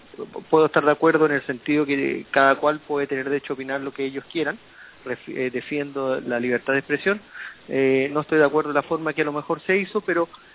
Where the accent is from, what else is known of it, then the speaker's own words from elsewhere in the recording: Chile; Yo soy abogado, soy chileno, soy profesor en la Universidad Católica del Norte, en La Serena